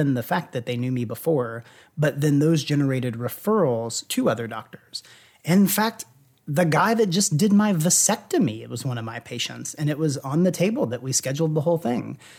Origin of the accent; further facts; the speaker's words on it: Louisville, Kentucky, United States; Okay, so within my background, I grew up in Louisville. I got a degree from the University of Louisville in biology